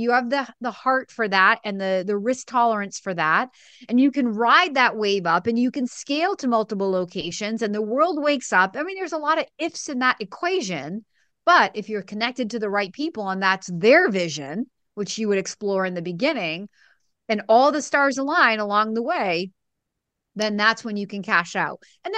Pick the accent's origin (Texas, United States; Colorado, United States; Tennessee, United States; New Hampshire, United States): New Hampshire, United States; Planet started right here in my hometown in southern New Hampshire.